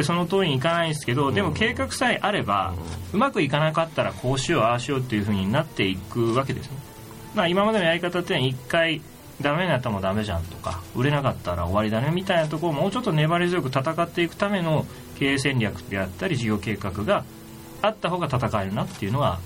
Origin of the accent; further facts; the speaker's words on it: Fukuoka, Japan; 僕もその福岡の出身でありながらメインで仕事やったのは東京大阪じゃないですか